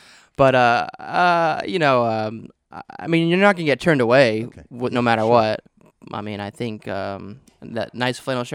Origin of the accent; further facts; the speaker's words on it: Pacific Northwest, United States; I'm from the Pacific Northwest, and everything there is salmon and seafood.